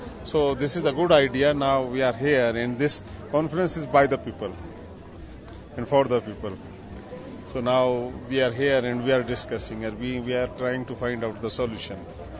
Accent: India; I'm from India.

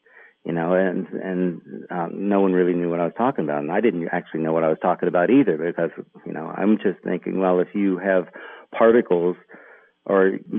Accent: Steubenville, Ohio, United States; Yeah, you know, I grew up in the Ohio Valley. I mean, I was born in Steubenville, Ohio

